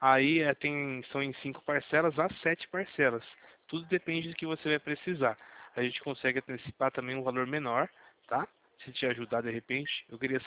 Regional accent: Brazil; É que a gente é brasileiro e vai tocando, né?

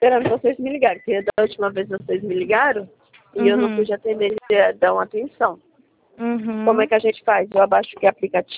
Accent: São Paulo, Brazil; Não, é porque eu sou aqui do litoral paulista, né?

